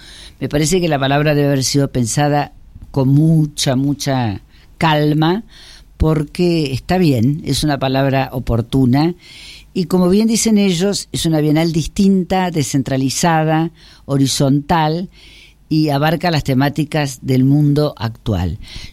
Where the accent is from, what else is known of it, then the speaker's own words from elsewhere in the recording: Villa Allende, Córdoba, Argentina; Muchos amigos míos cordobeses, siempre lo digo, soy cordobesa